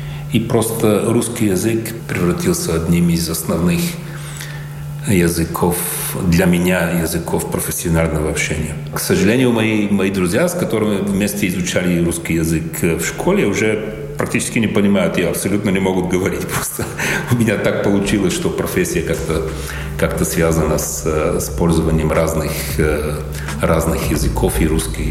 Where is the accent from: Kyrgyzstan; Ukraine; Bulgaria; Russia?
Bulgaria; Я из Болгарии